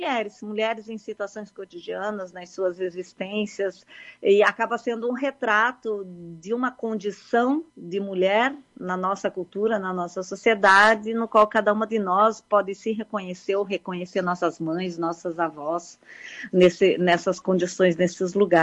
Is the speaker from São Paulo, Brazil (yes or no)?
no; Paraná, Brazil; born there; Eu nasci no Paraná, mas retornava sempre nas férias.